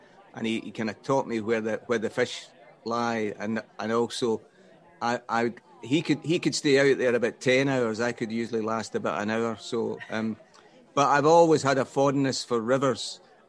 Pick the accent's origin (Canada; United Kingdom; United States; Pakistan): United Kingdom; Glasgow, Scotland; born there; but I was born in Glasgow, so sometimes you've got to just go direct.